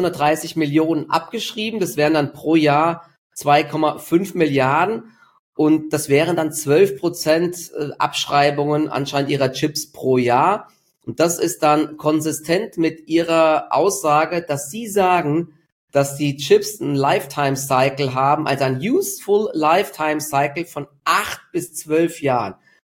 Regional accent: Dietzenbach, Hesse, Germany; in meiner Heimatstadt in Dietzenbach

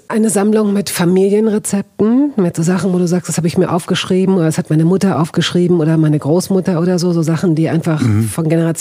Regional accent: Switzerland; als Schweizer

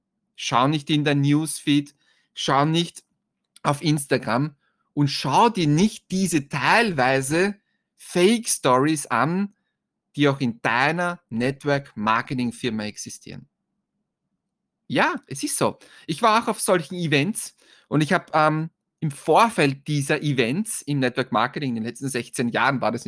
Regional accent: Styria, Austria; bei uns in Österreich, also bei uns in der Steiermark, in einer Woche Schulstart

